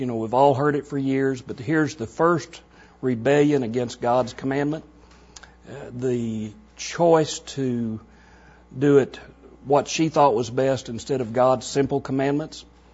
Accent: Wichita Falls, Texas, United States; I'm from Wichita Falls here. In 79, we had a tornado here that took out 1/3 of the houses

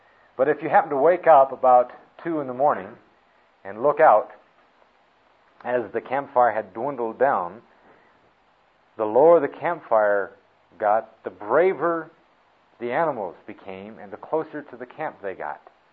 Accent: California, United States; And I speak as a Californian. I was born and raised out there, and lived the majority of my life out there.

